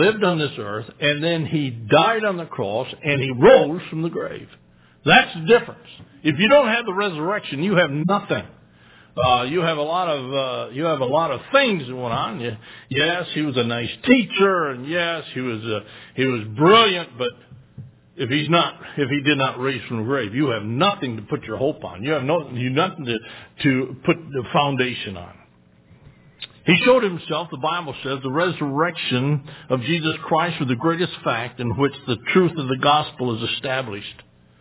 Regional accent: Michigan, United States; Not really. I'm from Michigan

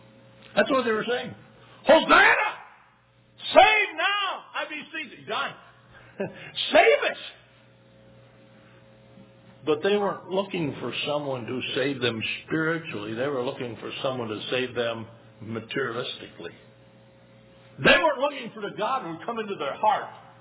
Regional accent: Great Falls, Montana, United States; I'm from Great Falls, city of about 58 to 60.

